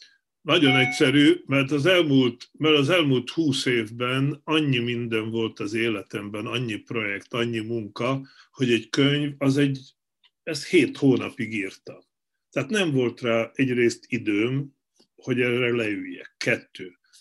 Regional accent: Šahy, Nitra Region, Slovakia; moved away as an adult; also born or lived in Munich; Felvidéken születtem 1956-ban, Ipolyság, Ipoly Balog, aztán 30 éves koromig ott voltam újságíró

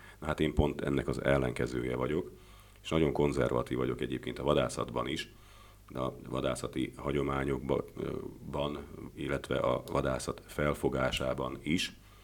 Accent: Felvidék, Slovakia; én felvidéki magyar vagyok, és nem tudtak bántani engem Magyarországon

